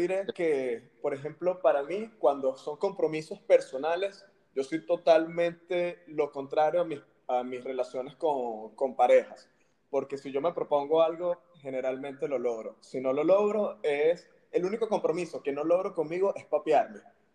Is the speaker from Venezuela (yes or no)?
yes; Puerto Ordaz, Bolívar, Venezuela; born there; moved away as an adult; also born or lived in Caracas, Venezuela / Brazil / United States / Canada; nací en Puerto Ordaz y después recuerdo, no, yo quiero vivir en la Universidad de Caracas, me fui. Y después dije, yo quiero vivir en Brasil y me fui. Y después, quiero vivir en Estados Unidos, me fui. Y después Canadá